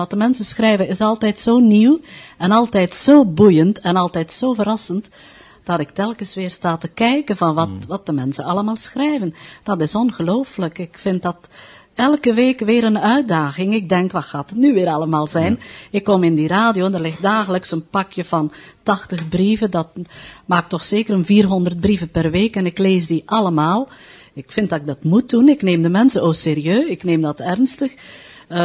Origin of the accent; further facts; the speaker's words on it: Kortrijk, Flanders, Belgium; moved away as an adult; now in Antwerp, Belgium; En kwam een plaats vrij in Kortrijk, waar ik vandaan kom.